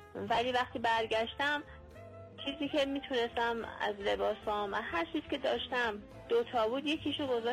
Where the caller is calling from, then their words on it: Tehran, Tehran Province, Iran; از تهران تماس میگیرم.